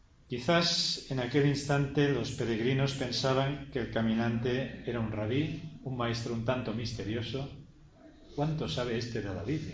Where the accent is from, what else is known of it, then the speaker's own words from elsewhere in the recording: Arenys de Mar, Catalonia, Spain; En mi pueblo, que ya debéis conocer, siempre digo que soy de pueblo, Arenys de Mar